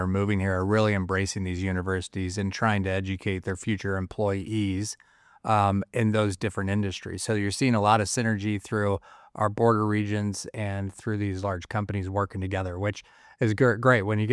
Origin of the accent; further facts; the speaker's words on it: Phoenix, Arizona, United States; also born or lived in Tucson; Yeah, I was born in Tucson and moved to Phoenix when I was little. I've been here basically my entire life.